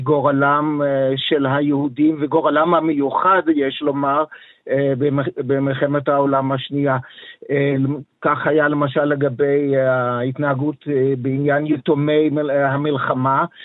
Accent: Netherlands; now in Israel; אני בתור יליד הולנד

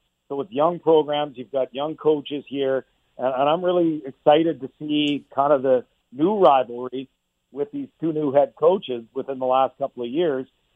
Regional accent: Edmonton, Alberta, Canada; you really hadn't heard of Gonzaga unless you had Spokane television, which we did growing up in Edmonton

